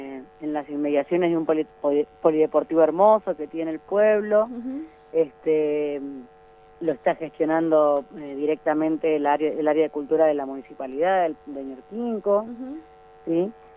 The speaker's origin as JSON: {"language": "Spanish", "region": "Buenos Aires", "country": "Argentina", "said": "Yo vengo de Buenos Aires"}